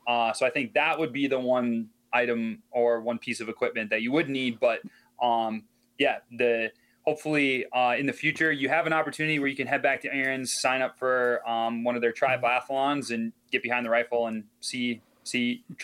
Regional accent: Appleton, Wisconsin, United States; It's something that I never thought I would see in Northeast Wisconsin, just because growing up in the Appleton area, I didn't get into cross-country skiing until I was about 16, 17 years old

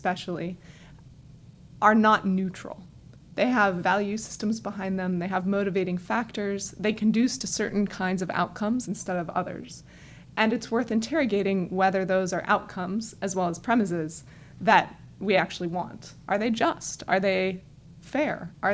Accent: Denver, Colorado, United States; also born or lived in Fresno, California; I was born in Fresno, California, and then moved when I was in elementary school to the suburbs of Denver.

